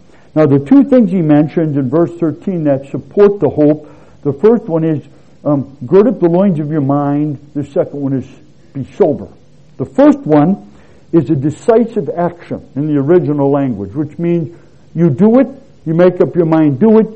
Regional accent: United States; now in Colombia; People ask me, well, so I'm from the United States. I'm an American, North American.

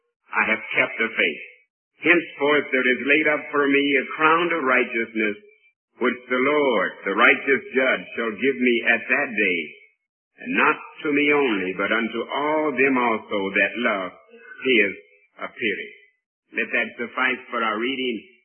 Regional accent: United States; I'm an American.

